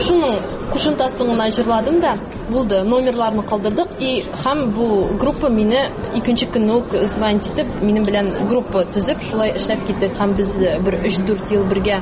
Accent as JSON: {"language": "Tatar", "town": "Vareshbash", "region": "Tatarstan", "country": "Russia", "said": "Вәреш баш авылыннан."}